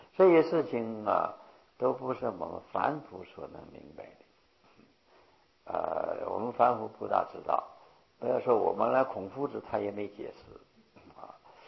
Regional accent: China; 但是我们中国人要说个线呢

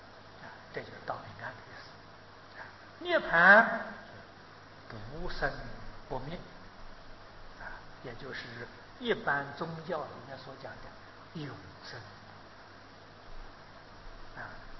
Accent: China; 它跟我们跟我们中国文法呢恰恰相反。我们中国人讲道彼岸，他说彼岸道。

